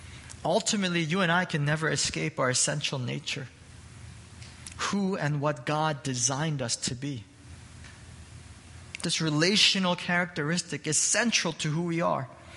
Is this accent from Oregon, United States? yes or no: no; New York, United States; being a New Yorker of that time, a lot of us, we remember exactly where we were